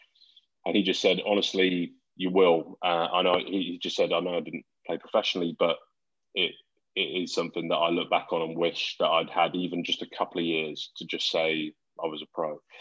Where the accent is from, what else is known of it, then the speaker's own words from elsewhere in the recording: South East England, United Kingdom; Yeah, so I grew up in Surrey.